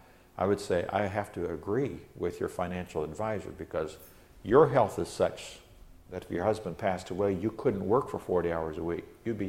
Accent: Nigeria; I grew up in Nigeria, and lizards were absolutely everywhere.

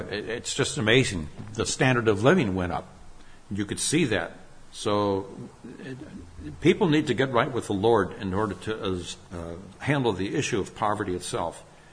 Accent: Nigeria; I grew up in Nigeria, West Africa, and our mission that my parents were with also spread over to Ethiopia.

